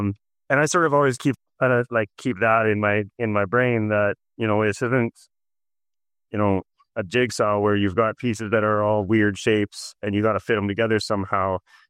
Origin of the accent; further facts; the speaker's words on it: Canada; my being Canadian really had nothing to do with the fact that I was looking into Montreal.